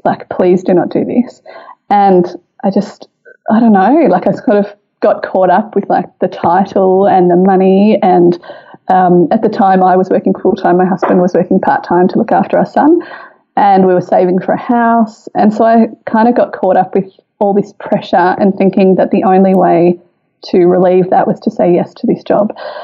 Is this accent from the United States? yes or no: no; England, United Kingdom; now in Australia; And I'm from England and I didn't have any cousins growing up.